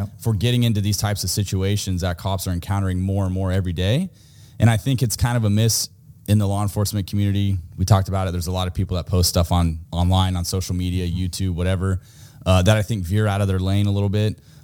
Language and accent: English; California, United States; You know, we're from California, completely across the other side of the United States.